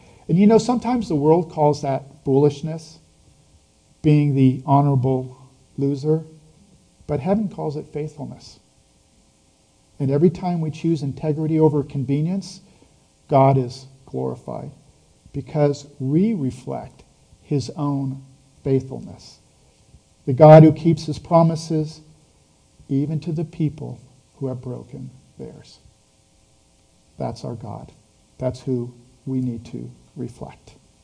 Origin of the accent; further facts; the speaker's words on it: Dixon, California, United States; So I grew up in Dixon, California. I thought I could get my master's at UC Davis, which I did.